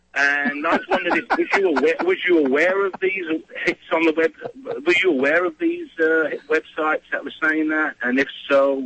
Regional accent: England, United Kingdom; I'm from the Midlands of England originally.

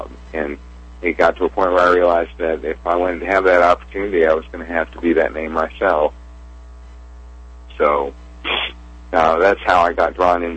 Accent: Tulsa, Oklahoma, United States; also born or lived in Tucson; now in Durham, United States; Well, I live in Durham. I was born in Tucson and grew up in Tulsa.

